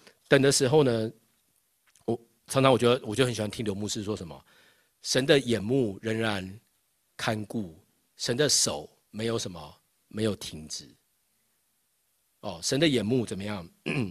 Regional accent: Taiwan; 就我在台湾长大嘛，那台湾就有很多那种传统民间宗教，

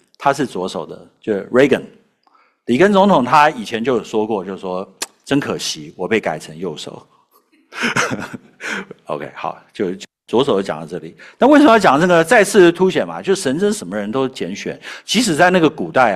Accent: Taiwan; 我们小时候在台湾，那我想不知道在中国大陆可能也是一样

